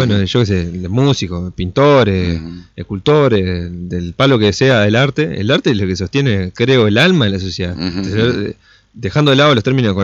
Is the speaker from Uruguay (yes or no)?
yes; Salto, Uruguay; cuando yo vengo acá y vos estás diciendo que yo soy de Salto, ¿entendés?